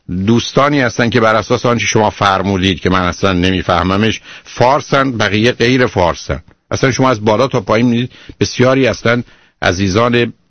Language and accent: Persian; Shiraz, Fars, Iran; فکر کنم چون من شیرازیم